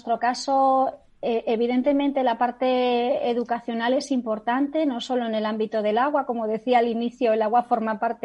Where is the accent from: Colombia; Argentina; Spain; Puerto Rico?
Spain; Barcelona, Catalonia; Yo recuerdo, soy de Barcelona, recuerdo que antes de disponer de tanques de tormenta